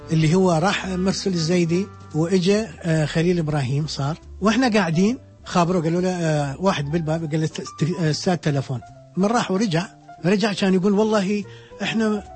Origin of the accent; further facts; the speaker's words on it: Iraq; now in Netherlands; أنا من طلعت من العراق إلى أن إجيت أنا بس أرسم سكيتشات